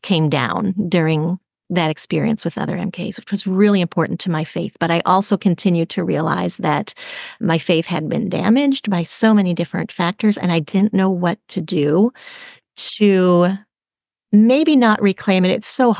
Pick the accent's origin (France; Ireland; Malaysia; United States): France; So lots of wonderful, so much wonderful of growing up in France and witnessing my parents' ministry and witnessing the changes they were making in the French culture.